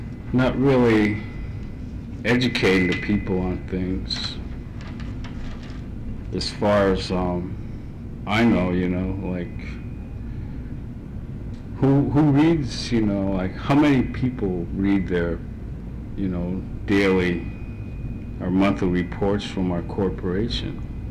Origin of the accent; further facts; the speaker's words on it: Alaska, United States; well, like me, I'm from Tlaloc, and I got stocks in Sea Alaska, which in my own village, I don't have no vote in our say-so, you know.